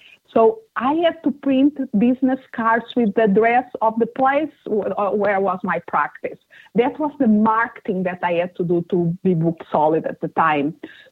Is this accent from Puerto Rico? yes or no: no; Portugal; accent: Portuguese; English is a second language; now in Phoenix, United States; I'm originally from Portugal, so it's the Portuguese accent that I have.